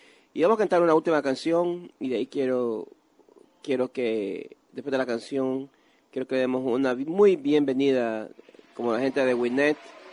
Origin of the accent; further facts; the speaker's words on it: Columbia, South Carolina, United States; also born or lived in Russia; yo crecí en Colombia, Carolina del Sur.